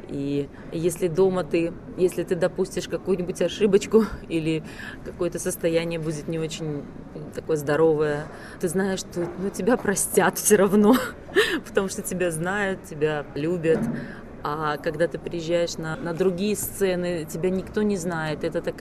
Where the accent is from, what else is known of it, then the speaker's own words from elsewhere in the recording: Belarus; я из Беларуси. Мы настолько вот близко ментально и говорили по-русски.